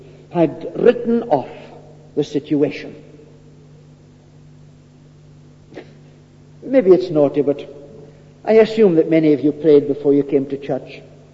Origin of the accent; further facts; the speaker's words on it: Scotland, United Kingdom; we're Scottish folk by and large, they're not going to go around wearing their heart on their sleeves